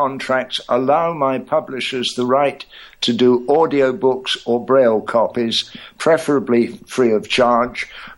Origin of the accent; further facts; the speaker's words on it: Ireland; Well, I'm an Irishman, for God's sake.